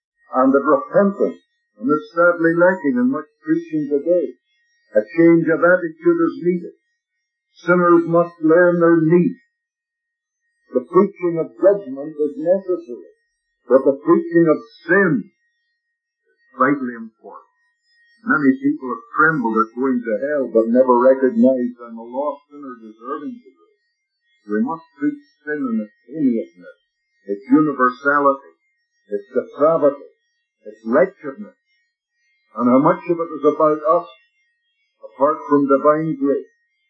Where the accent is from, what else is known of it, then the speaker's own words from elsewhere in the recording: Lurgan, Northern Ireland, United Kingdom; now in Canada; It's our nature, especially Irishmen. It's our nature. I know. I'm one of them. Maybe a Canadian, but I'm an Irishman.